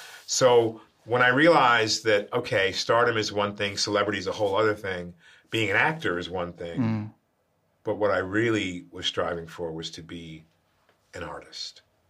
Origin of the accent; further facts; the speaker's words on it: New York, United States; I always thought that tough guy came from my growing up in New York until I went back to Naples, Italy and realized, oh.